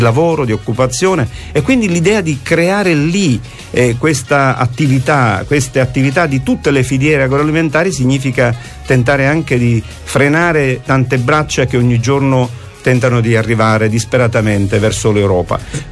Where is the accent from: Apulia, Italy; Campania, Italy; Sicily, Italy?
Sicily, Italy; la Sicilia, non solo perché siamo siciliani